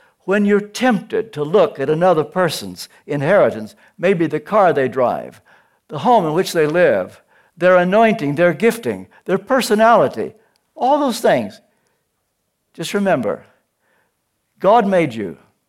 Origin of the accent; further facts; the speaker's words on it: Kentucky, United States; born there; I was born in Kentucky.